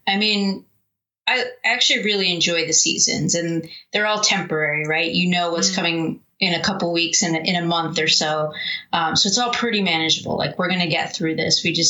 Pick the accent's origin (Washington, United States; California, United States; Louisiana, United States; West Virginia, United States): California, United States; San Diego; also born or lived in Arizona / Rochester Hills; now in Charlevoix, United States; I think I moved to Michigan from, I grew up in San Diego, went to school at Arizona State. So Michigan was a huge change. Lived in Rochester Hills